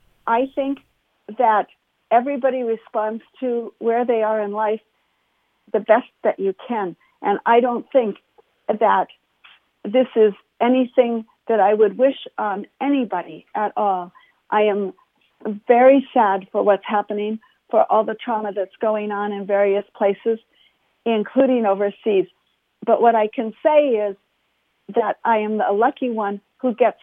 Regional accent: United States; We grew up in America.

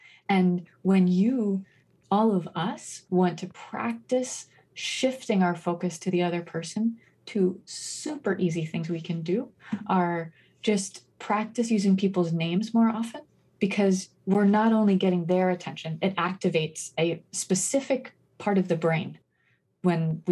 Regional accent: New Haven, Connecticut, United States; And this was a story that Gloria Steinem told when she came to my hometown of New Haven.

